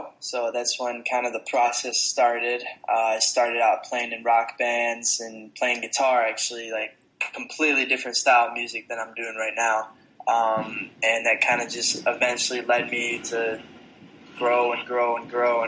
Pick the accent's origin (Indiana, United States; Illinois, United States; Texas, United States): Illinois, United States; Chicago; also born or lived in Paris, France; I was born in Paris, and I was raised there till I was about 6 years old. And we moved back to Chicago, which is where my mother's from. My dad was from France.